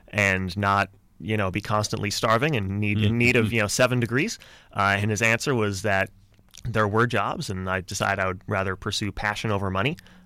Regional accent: Kenosha, Wisconsin, United States; So I'm from Kenosha. I went to K through 12, all here in Kenosha.

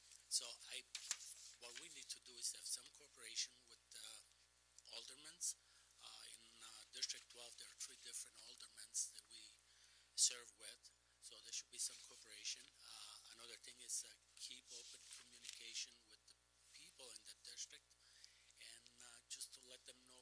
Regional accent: Italy; now in Kenosha, United States; I've been living in Kenosha for almost 50 years. I came from Italy, and I worked at the old American Motors many, many years ago for about 10 years

